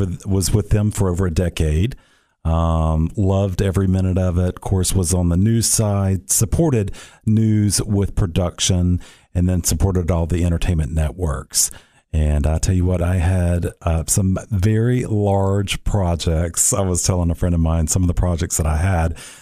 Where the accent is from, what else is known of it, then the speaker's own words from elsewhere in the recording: Atlanta, Georgia, United States; also born or lived in Los Angeles; now in Cookeville, United States; So I am from Atlanta originally. I moved to L.A. once I graduated from undergrad